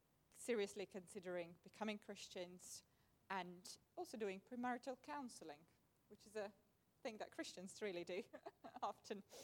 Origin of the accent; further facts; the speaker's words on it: Latvia; moved away as an adult; now in United Kingdom; I come from Latvia originally. In fact, I came here as an international student myself to Birmingham.